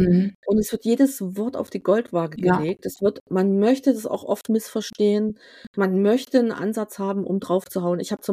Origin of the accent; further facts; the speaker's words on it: East Germany, Germany; die wir noch viel zu wenig nutzen als Ostdeutsche.